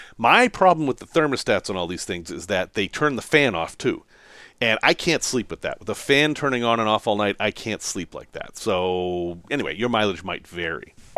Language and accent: English; Massachusetts, United States; And I grew up in Massachusetts, so it got cold in the winter